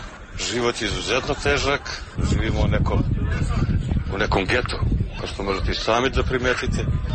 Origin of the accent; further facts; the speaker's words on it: Mijelić, Kosovo; ja sam iz Mijelića prešao ovde u Prilužje, 81. godine, kuća mi gore porušena